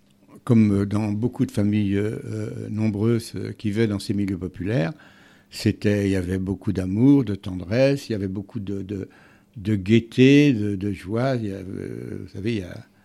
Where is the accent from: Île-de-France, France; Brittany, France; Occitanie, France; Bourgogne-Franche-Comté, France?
Île-de-France, France; Paris; born there; Pourquoi je suis né à Paris ? Eh bien, je suis né à Paris pour ces raisons-là.